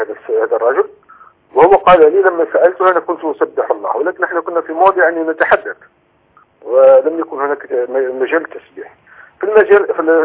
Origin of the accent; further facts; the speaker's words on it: Algeria; لما رجعت هنا للجزائر، كنت مغترب لمده طويله